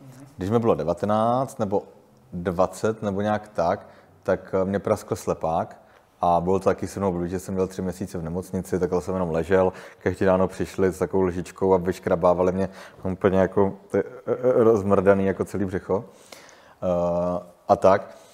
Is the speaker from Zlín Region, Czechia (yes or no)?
yes; Zlín, Zlín Region, Czechia; moved away as an adult; now in Prague, Czech Republic; v 19 letech, kdy vlastně jsme se přestěhovali do Prahy, ze Zlína do Prahy